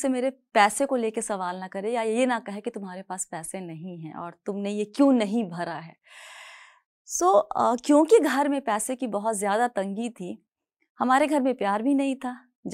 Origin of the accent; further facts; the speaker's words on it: Muzaffarpur, Bihar, India; also born or lived in Gaya / Varanasi / Delhi / Pune; now in Bangalore, India; तो हम पैदा हुए थे 1982 में, मुजफ्फरपुर बिहार का एक शहर है. मुजफ्फरपुर, गया, बनारस, दिल्ली, पुणे, मुंबई और फिलहाल बैंगलोर, ये मेरा शहरों का सफर है.